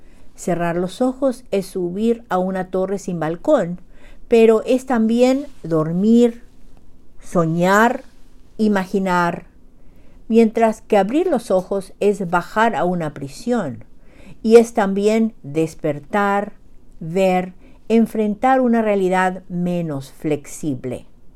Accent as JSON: {"language": "Spanish", "country": "Paraguay", "tie": "born or raised there", "lives_now": "Bedford, United States", "said": "llego hasta ustedes desde Bedford, Massachusetts, con un nuevo relato de la producción narrativa de mi país natal, Xeretamí, Paraguay, situado en el corazón de América del Sur."}